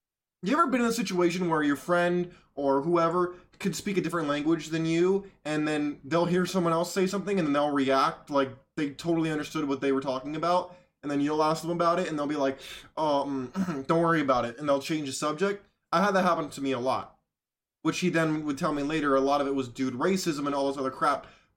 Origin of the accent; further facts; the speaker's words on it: California, United States; Because trust me, I grew up in California. I went to LA very frequently.